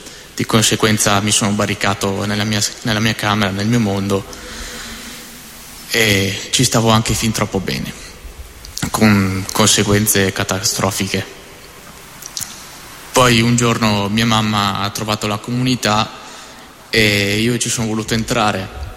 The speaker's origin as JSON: {"language": "Italian", "town": "Bergamo", "region": "Lombardy", "country": "Italy", "said": "ho 22 anni e sono di Bergamo."}